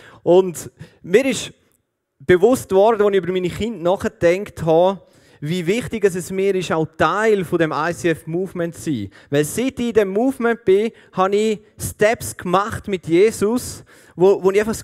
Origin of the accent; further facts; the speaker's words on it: St. Gallen, Switzerland; Und ich komme aus dem Kanton St. Gallen.